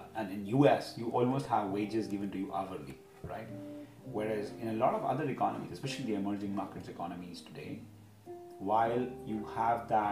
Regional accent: India; I'm born in India, made for the world. Because I think while I was born and raised in India, for the last 20 years I've been traveling around the world, all over Asia, Pacific, Europe, Africa.

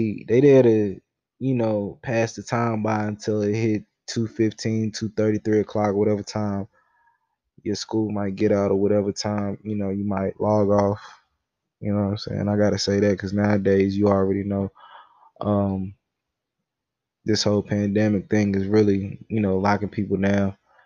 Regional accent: United States; a lot of folks think that because I am an American

